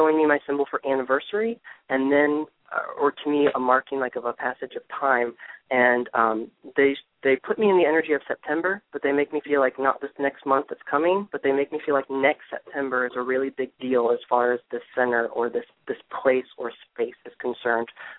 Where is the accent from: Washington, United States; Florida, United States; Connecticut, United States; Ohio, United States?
Ohio, United States; and I'm from Ohio, so when I hear, like, Midwestern states